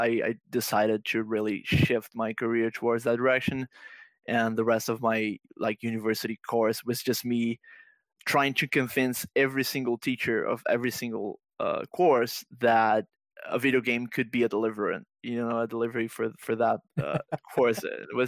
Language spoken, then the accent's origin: English; Brazil; English is a second language; I saw a couple of companies that did games back in Brazil, my hometown.